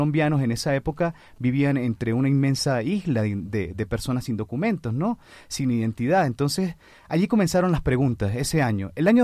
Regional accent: Táchira, Venezuela; el año 1987 representa en mi experiencia personal y en la experiencia de las personas de mi pueblo, del municipio San Judas Tadeo, un municipio de los nuevos, entre los 29 municipios del estado Táchira

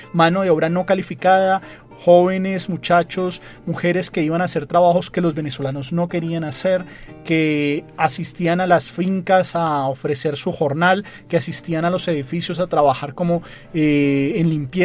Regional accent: Colombia; ¿Por qué los colombianos estamos encontrándonos con venezolanos

